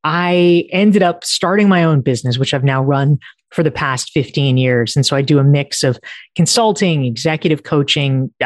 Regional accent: North Carolina, United States; But broadly speaking, I grew up in North Carolina. I went off to college early.

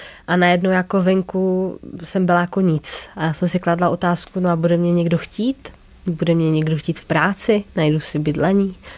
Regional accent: Ostrava, Moravian-Silesian Region, Czechia; now in Prague, Czech Republic; Já teda pocházím z Ostravy

